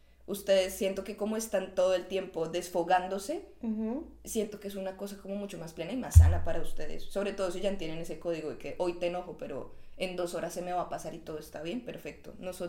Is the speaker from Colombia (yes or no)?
yes; Colombia; un plato de Zaragoza, que son unos frijoles que se hacen en Colombia, un tipo de frijoles.